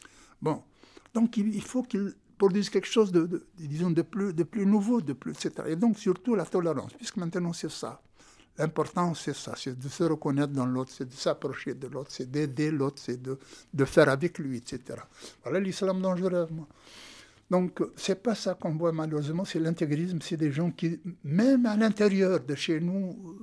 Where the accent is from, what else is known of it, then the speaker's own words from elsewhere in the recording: Algeria; Moi, chez moi, en Algérie, j'ai vécu toute ma jeunesse avec des Juifs, dans la même maison.